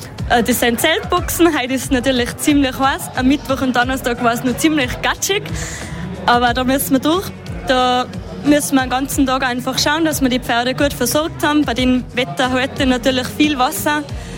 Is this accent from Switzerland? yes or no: no; Angerberg, Tyrol, Austria; Genau, überhaupt bei uns in Tirol sind die Haflinger gern gesehen im Brauchtum.